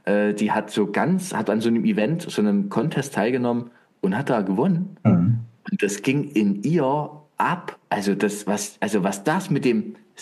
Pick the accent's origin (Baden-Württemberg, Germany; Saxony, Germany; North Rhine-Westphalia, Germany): Saxony, Germany; Dresden; Ich komme ja aus Dresden.